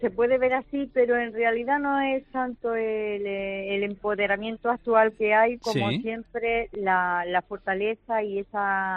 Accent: Árchez, Andalusia, Spain; Me la pidieron hacerla en mi pueblo, Archer, ya aprovecho para mencionarlo.

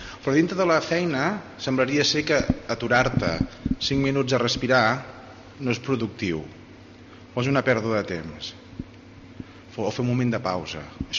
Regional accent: France; Catalan is a second language; jo personalment com a francès

